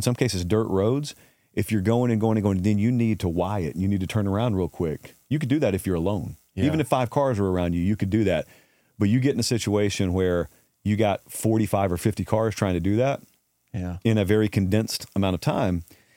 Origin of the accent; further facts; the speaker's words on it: Columbus, Georgia, United States; when I grew up in Columbus, in Columbus, Georgia, I had no money